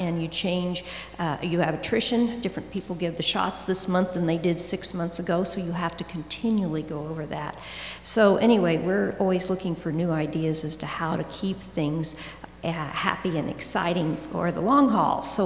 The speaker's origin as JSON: {"language": "English", "region": "Kansas", "country": "United States", "said": "I'm from Kansas, and I'm a pediatrician"}